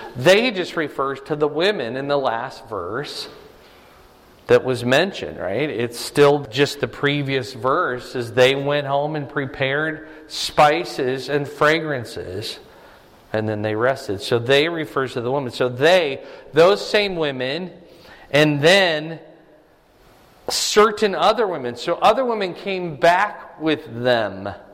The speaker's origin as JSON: {"language": "English", "region": "Iowa", "country": "United States", "tie": "born or raised there", "said": "We grew up in Iowa. We know what snow looks like."}